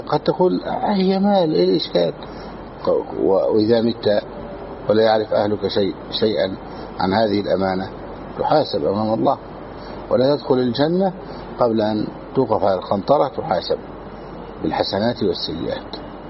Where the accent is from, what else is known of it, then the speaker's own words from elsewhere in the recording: Egypt; عندنا في مصر